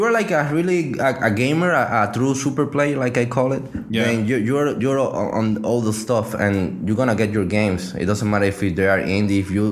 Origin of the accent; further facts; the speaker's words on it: Spain; English is a second language; yeah, that's me. I'm from Spain. Yeah.